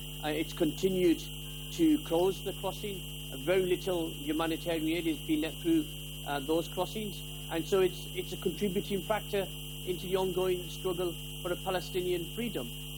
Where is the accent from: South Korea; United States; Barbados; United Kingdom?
United Kingdom; I'm a British Pakistani Muslim, very proud of my heritage